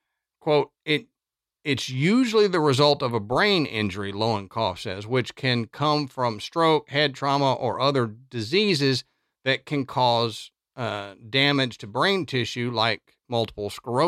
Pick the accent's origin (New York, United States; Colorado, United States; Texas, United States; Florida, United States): Texas, United States; That's because I grew up in Texas and there are a lot of Spanish speakers here. I have Spanish speakers in my family